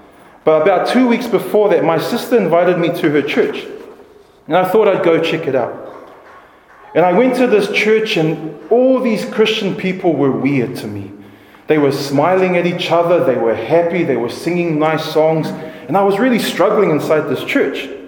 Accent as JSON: {"language": "English", "region": "Auckland", "country": "New Zealand", "tie": "born or raised there", "said": "When we grew up in South Auckland, we had a picture like this on nearly every wall in our house. And I grew up very religious in a Presbyterian church in South Auckland."}